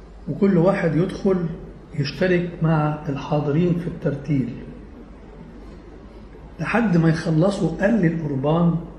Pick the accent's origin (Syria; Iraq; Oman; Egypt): Egypt; عندنا في مصر